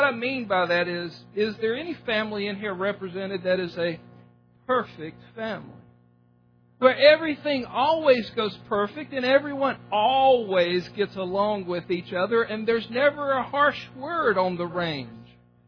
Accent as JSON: {"language": "English", "region": "the South", "country": "United States", "tie": "born or raised there", "said": "We grew up in the South, and in the South you had to have a knife."}